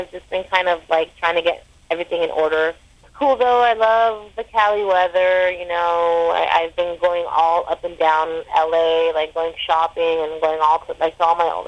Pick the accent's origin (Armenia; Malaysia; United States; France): Armenia; Yeah, I'm not Lebanese, though. I'm Armenian.